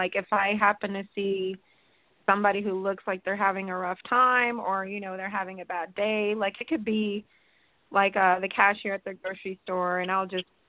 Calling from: Atlanta, Georgia, United States; I'm in Atlanta.

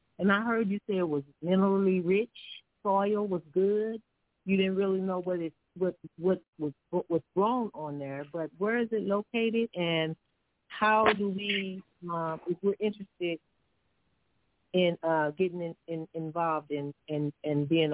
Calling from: St. Louis, Missouri, United States; I'm calling from St. Louis, Missouri.

